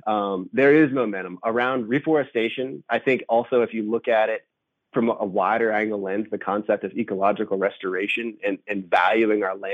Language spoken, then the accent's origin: English; Harrisonburg, Virginia, United States; I grew up here just outside of Harrisonburg, Virginia, really interested in the outdoors as a kid